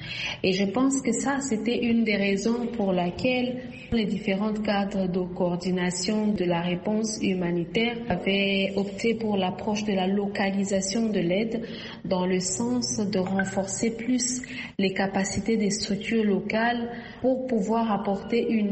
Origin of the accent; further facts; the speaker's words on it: DR Congo; Je suis congolaise de la RDC.